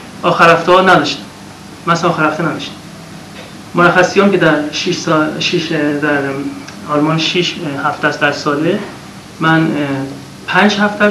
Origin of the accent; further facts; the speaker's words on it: Iran; moved away; با اینکه منم تو امریکا تحصیل کردم هم تو اروپا جفتش چند سال تو امریکا بودم بعدش من خودم 22 سال متاسفانه از ایران اومدم بیرون.